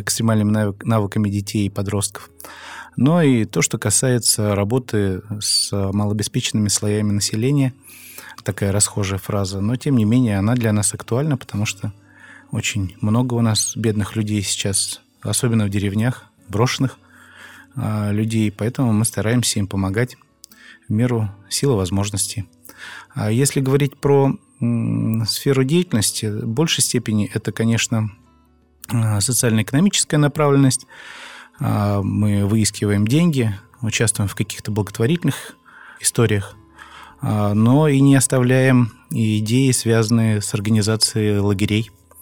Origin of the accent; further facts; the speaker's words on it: Kimry, Tver Oblast, Russia; в Твери я учился, сам я из Кимр, закончил среднюю школу номер 5, обычную среднюю школу.